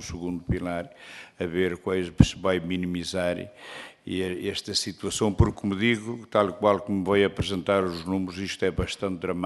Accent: Norte, Portugal; a gente, como somos do Norte e como estamos também em tempo de crise, a gente tem que aproveitar.

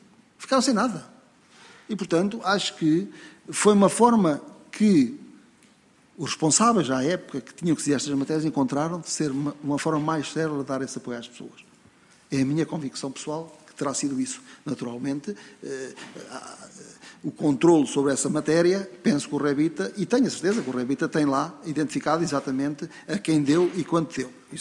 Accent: Penela, Centro, Portugal; now in Figueiró dos Vinhos, Portugal; E eu sou natural do Conselho de Penela, nem sou natural. Mas o meu, eu vivo em Figueira dos Vinhos e considero-me um figueirense. Considero-me um figueirense. Também um penelense e um figueirense.

